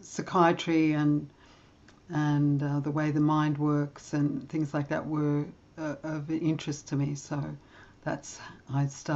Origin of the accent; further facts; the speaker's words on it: London, United Kingdom; born there; I was born in London, actually, and this is where I live now.